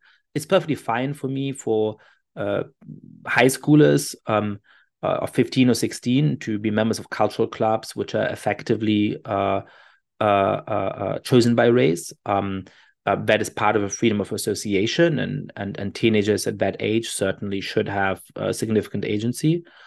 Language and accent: English; Germany; my Jewish identity growing up in Germany was in good part based on the history of persecution of my family, even though I'm not religious.